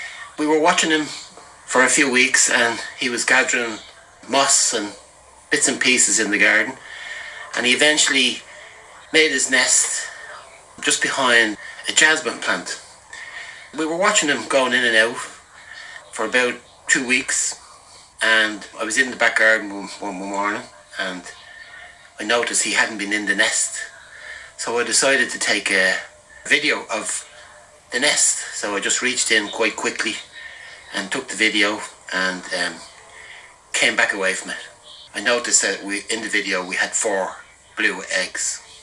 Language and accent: English; Lucan, Leinster, Ireland; I'm from Lucan.